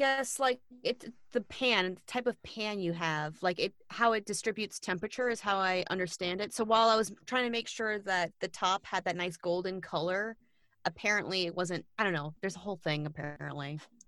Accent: New Orleans, Louisiana, United States; now in New York, United States; I'm from New Orleans and I went to an art high school.

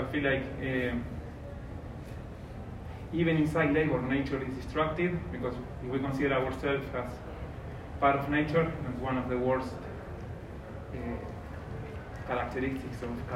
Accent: Jujuy, Argentina; English is a second language; I'm from Argentina, I'm from Les Poblis, so I live in Jujuy

